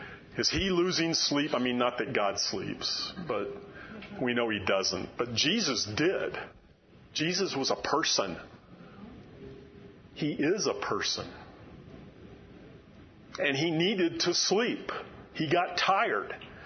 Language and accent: English; Florida, United States; I grew up in Florida every year.